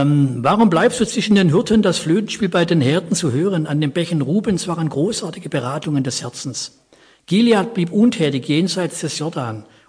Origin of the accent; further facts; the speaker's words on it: Künzelsau, Baden-Württemberg, Germany; born there; Ich komme aus Künzelsau gebürtig.